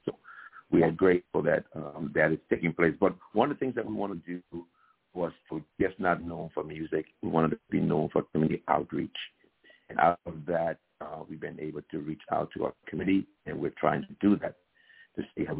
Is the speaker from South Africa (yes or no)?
no; Liberia; now in United States; Personally, I was born in Liberia, West Africa. I was born to an African-American father from North Carolina and a Liberian mother. I spent most of my life in Liberia